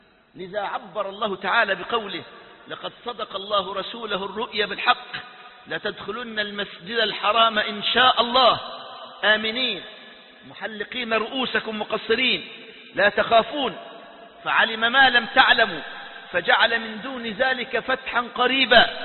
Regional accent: Egypt; كسرى طلع قرار الاعتقال زي القرار اللي كانت تطلع عندكم عندنا في مصر

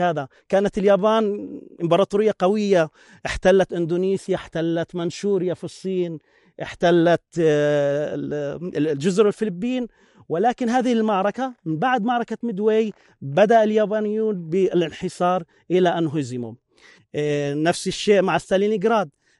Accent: Gaza, Gaza Strip, Palestine; ليس نابعا من كوني فلسطيني، وليس نابعا من كوني من غزة

